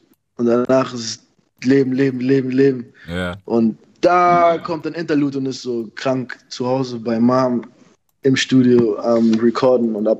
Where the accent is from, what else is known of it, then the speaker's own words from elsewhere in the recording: Bavaria, Germany; ich komme aus Bayern, Bruder.